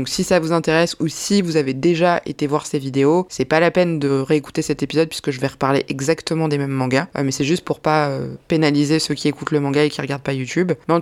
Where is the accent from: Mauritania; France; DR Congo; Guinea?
France; on est français